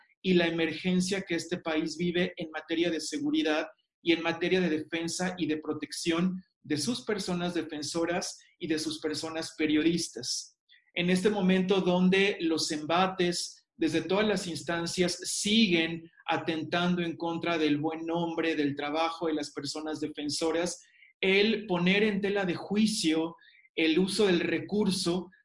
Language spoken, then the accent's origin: Spanish; Mexico; en estos momentos tan complicados que están viviendo y que estamos viviendo como mexicanos.